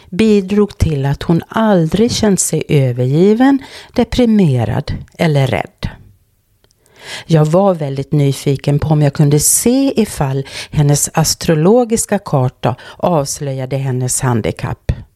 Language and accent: Swedish; Ostrobothnia, Finland; accent: Ostrobothnian; så pratade vi på vår gemensamma österbottniska dialekt och, eller en av alla som finns där i det landskapet.